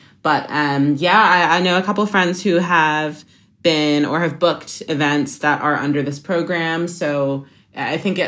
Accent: Canada; And especially as a Canadian, I don't want to like stereotype myself, but coming here

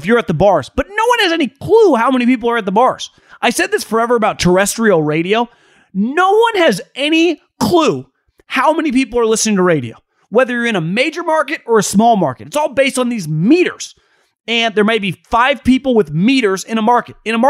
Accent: Davis, California, United States; I grew up in Davis, California. About 20 minutes away from me was the Sacramento Rivercats.

